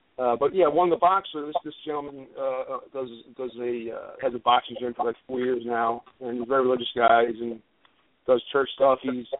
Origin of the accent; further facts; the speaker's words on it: New York, United States; I'm from New York.